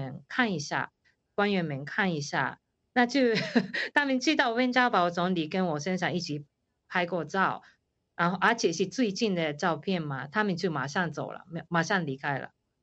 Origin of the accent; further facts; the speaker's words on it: Japan; Chinese is a second language; 然后我说我是日本人，但是他们不相信。